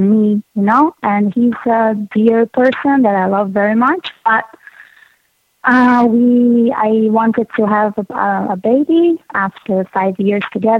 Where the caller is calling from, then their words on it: Brazil; First of all, I'm calling from Brazil, so we have fans all over here as well.